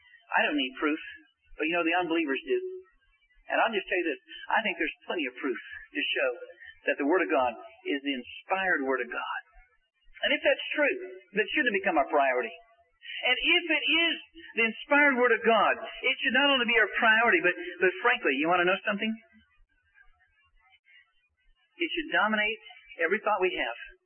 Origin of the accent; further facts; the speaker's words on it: United States; You see, I grew up in America, in the middle of America, and everyone in my city had a Bible.